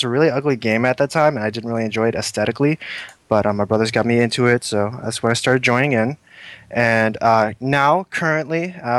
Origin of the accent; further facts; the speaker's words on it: Stillwater, Minnesota, United States; So yeah, guys … I'm from Stillwater, Minnesota, so up in the Great North.